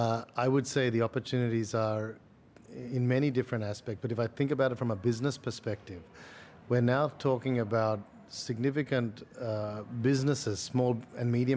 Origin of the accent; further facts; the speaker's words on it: Australia; my Malayali background growing up in Australia.